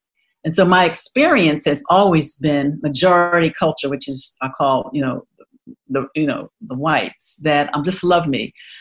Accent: Philadelphia, Pennsylvania, United States; So here's my story. I grew up in Philadelphia.

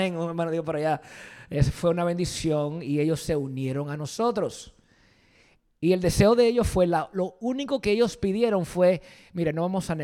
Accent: United States; born there; Yo soy nacido en Estados Unidos, hijo de padres cubanos. So, ese es mi vida es ser un hispano de segunda generación.

